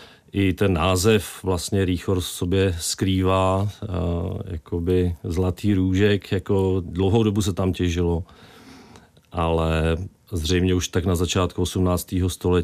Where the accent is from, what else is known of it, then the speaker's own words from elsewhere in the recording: Nové Město nad Metují, Hradec Králové Region, Czechia; now in Svoboda nad Úpou, Czechia; Já jsem z Nového Města nad Metují.